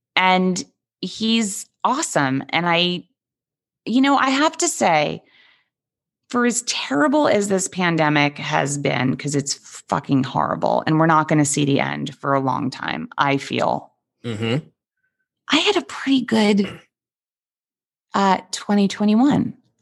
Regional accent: New York, United States; Look, I am a New Yorker. I am a Jewish New Yorker. I have a certain kind of accent and voice and I'm fine with it.

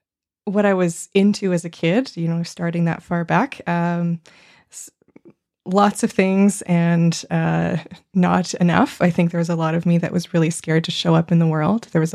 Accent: Montreal, Quebec, Canada; I grew up in Montreal, Quebec. I grew up right in the city, and it was a wonderful place to grow up for lots of reasons, and I'm so happy not to be in the city anymore.

